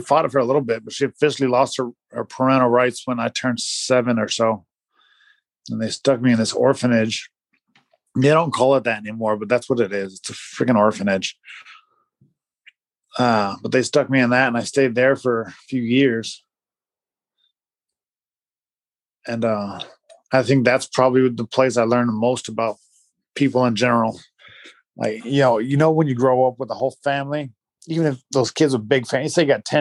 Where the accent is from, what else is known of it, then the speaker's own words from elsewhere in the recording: Denver, Colorado, United States; born there; I was born in Colorado, in Denver.